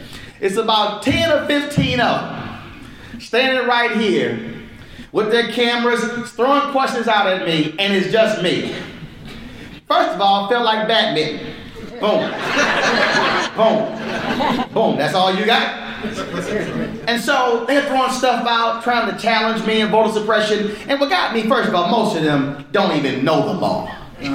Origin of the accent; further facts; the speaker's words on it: Texas, United States; I'm born and raised in Texas, went to Texas A&M